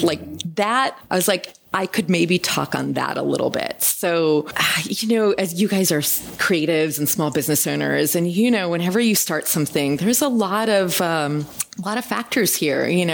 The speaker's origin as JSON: {"language": "English", "region": "Michigan", "country": "United States", "tie": "born or raised there", "said": "I grew up in Michigan, Detroit area, and there was all these county fairs the way they have in the Midwest."}